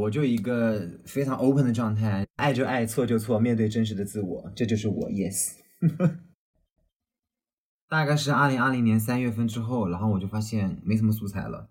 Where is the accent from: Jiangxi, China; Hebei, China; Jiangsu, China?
Jiangxi, China; Ganzhou; accent: Ganzhou dialect; 加一些我们赣州话的元素啊